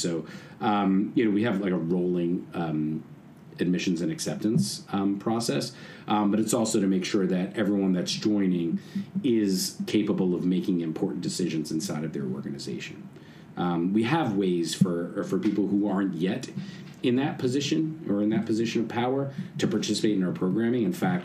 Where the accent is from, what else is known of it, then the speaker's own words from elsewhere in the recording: New York, United States; as a New Yorker, I have the front row seat to a few of them.